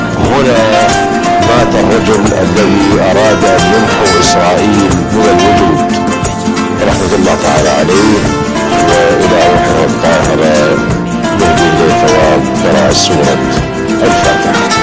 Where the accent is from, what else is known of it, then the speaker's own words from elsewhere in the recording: Iraq; هنا عندنا في العراق.